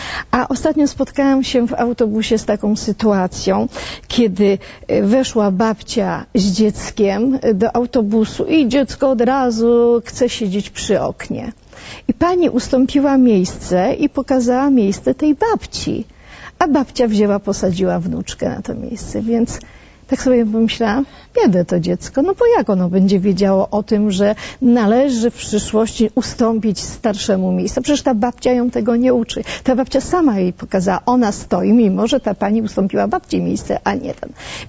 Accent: Gliwice, Silesian Voivodeship, Poland; pochodzę ze Śląska, z Gliwic

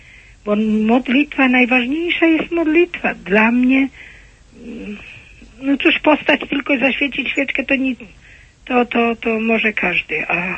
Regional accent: Podlaskie Voivodeship, Poland; now in Kędzierzyn-Koźle, Poland; Ja pochodzę ze wschodnich części, z Białostockiego.

